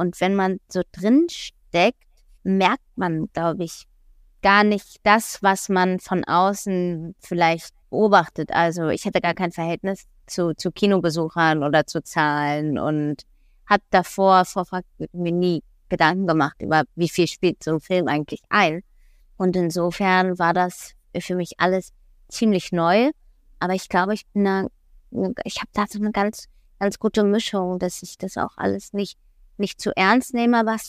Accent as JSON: {"language": "German", "region": "Berlin", "country": "Germany", "said": "Ich komme aus Berlin, nicht aus Bayern, aber ich bin oft in Bayern."}